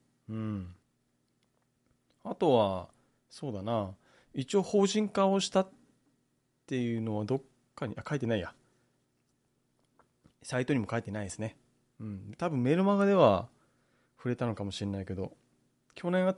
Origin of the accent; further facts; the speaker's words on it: Okinawa, Japan; こう地元沖縄のラジオだったり聞いたりするんだけども